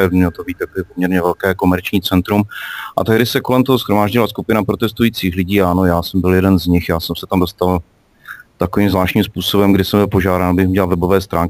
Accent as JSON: {"language": "Czech", "town": "Brno", "region": "South Moravian Region", "country": "Czechia", "said": "já jsem z Brna Bystrce. Jenom Bystrce je nejen nejkrásnější, ale také třetí největší brněnská městská část. Máme 25 000 obyvatel."}